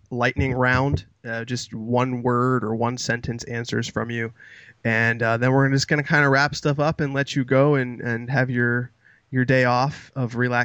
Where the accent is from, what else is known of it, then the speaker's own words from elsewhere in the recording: Florida, United States; because growing up in Florida, I didn't really see snow for a really long time